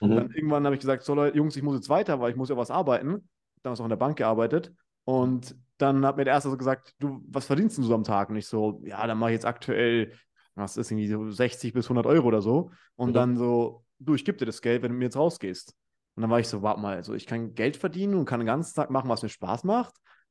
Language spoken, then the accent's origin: German; Munich, Bavaria, Germany; ich komme aus München.